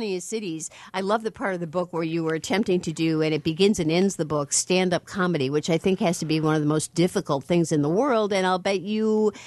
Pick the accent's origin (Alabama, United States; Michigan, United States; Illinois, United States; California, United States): Illinois, United States; Chicago; I'm so glad the city that came in, it's my hometown. So the fact that Chicago, which you wouldn't think would be number one, but it's number one.